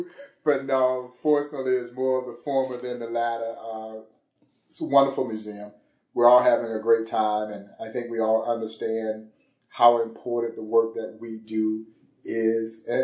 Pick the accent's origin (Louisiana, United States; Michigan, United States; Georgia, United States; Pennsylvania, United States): Georgia, United States; Crawfordville; Crawfordville, Georgia, all of about 500